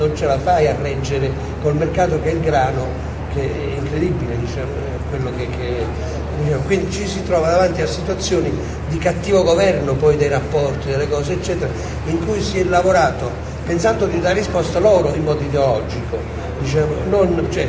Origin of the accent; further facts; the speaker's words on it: Basilicata, Italy; io sono della Basilicata